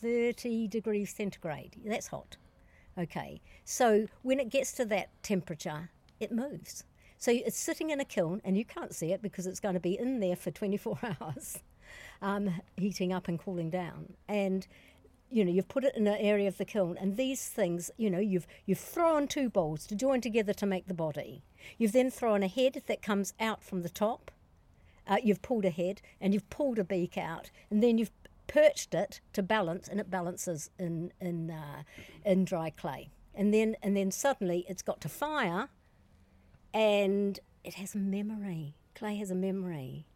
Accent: New Zealand; Well, I'm a New Zealander.

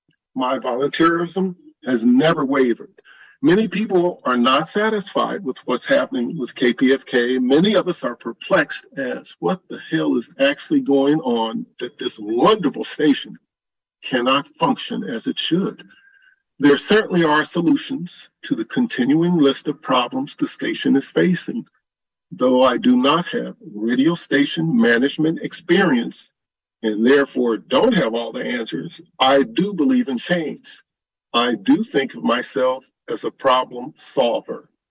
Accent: Los Angeles, California, United States; I grew up in Los Angeles.

